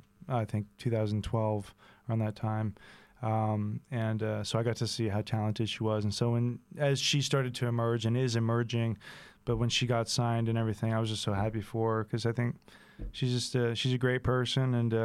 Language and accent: English; Texas, United States; growing up as a Texan, you know, how could you not love the Von Erichs?